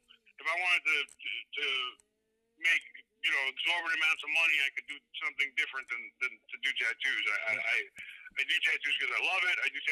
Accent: New York, United States; growing up in New York in like the 1980s

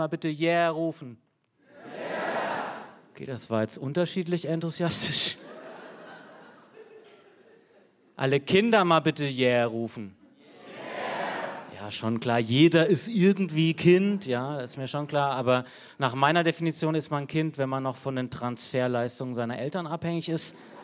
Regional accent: Southern Germany, Germany; now in Berlin, Germany; wie alle echten Berliner komme ich aber eigentlich aus Süddeutschland. Meine Eltern wohnen immer noch

